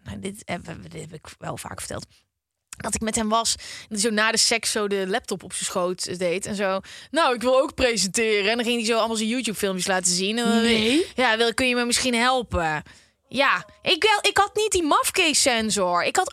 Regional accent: Uden, North Brabant, Netherlands; also born or lived in The Hague; now in Amsterdam, Netherlands; Ik weet nog wel dat ik kwam uit Uden naar Den Haag.

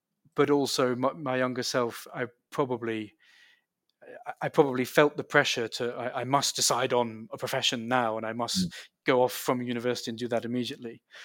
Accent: Canterbury, South East England, United Kingdom; also born or lived in London; I was born in London. And lived there till I was six, and then we moved to the beautiful city of Canterbury in the southeast of England, where I went to school until the age of 18.

